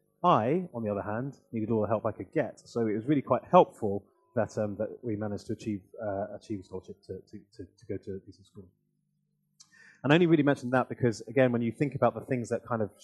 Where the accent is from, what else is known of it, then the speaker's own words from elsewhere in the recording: Hackney, London, United Kingdom; My mother, who still lives in London, and we moved to Hackney from Highbury after probably 8 years. So I was raised largely in Hackney. My mother worked three jobs because, in her mind, being like most good Nigerian parents